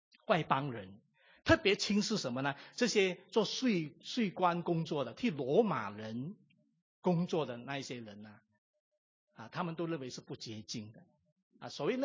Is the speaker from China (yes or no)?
no; Singapore; 对我们新加坡人来讲很大的压力